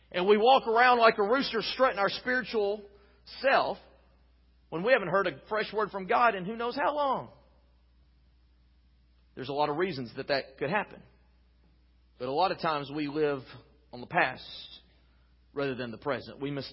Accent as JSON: {"language": "English", "town": "Dallas", "region": "Texas", "country": "United States", "tie": "born or raised there", "said": "The church that I grew up in is in the Dallas-Fort Worth area. Actually, it's in downtown Dallas."}